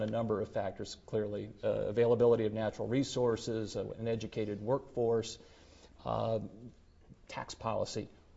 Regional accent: Indianapolis, Indiana, United States; Certainly that's one that I grew up in Indianapolis hearing.

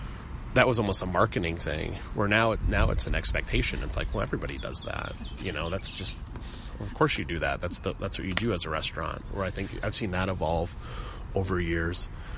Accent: Minneapolis, Minnesota, United States; now in Indianapolis, United States; I'm from Minneapolis originally, and by the time that I wanted to open my own restaurant, I felt that I had established enough of a name in town

